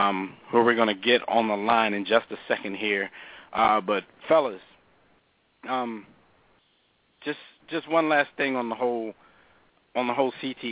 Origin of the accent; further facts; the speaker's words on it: Philadelphia, Pennsylvania, United States; and, of course, since we're all from Philadelphia, we've all been around Larry Brown and the 76ers